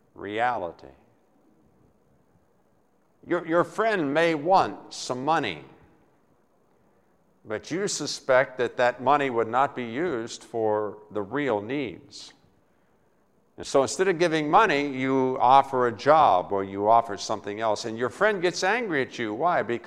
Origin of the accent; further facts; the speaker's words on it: West Virginia, United States; as a kid, I grew up back in West Virginia, and there were several water wheels